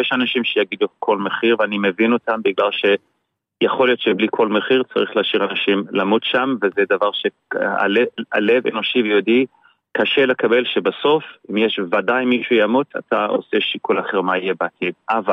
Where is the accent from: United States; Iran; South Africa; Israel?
South Africa; חיות, אני בא מדרום אפריקה, אנחנו מכירים את הג'ונגל וחיה של החיות.